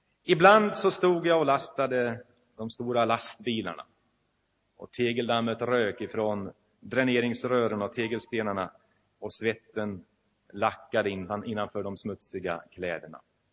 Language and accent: Swedish; Karlstad, Värmland, Sweden; Ett tegelbruk som låg 7 kilometer utanför min hemstad Karlstad som jag då bodde i.